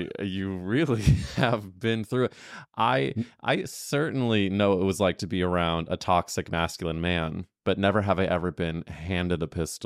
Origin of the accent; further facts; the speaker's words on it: Midwest, United States; And yeah, huge, especially I'm also from the Midwest, and it's there was only so much you had, and I'm grateful to them.